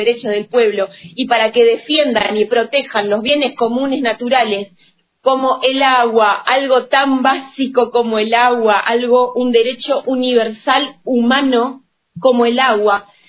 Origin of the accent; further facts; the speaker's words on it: Posadas, Misiones, Argentina; soy de Posada, soy misionera.